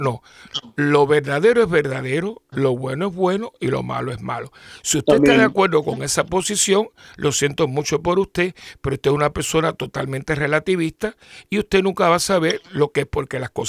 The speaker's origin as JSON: {"language": "Spanish", "country": "Puerto Rico", "said": "la mayoría de mi pueblo puertorriqueño no está de acuerdo"}